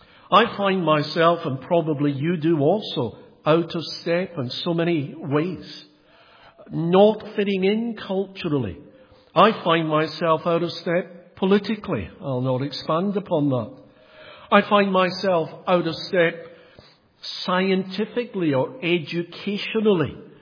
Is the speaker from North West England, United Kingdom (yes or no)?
no; Scotland, United Kingdom; accent: Scottish; now in United States; And then when they heard the accent, they knew that I was not from the Midwest. A Scottish accent opens many doors in the States.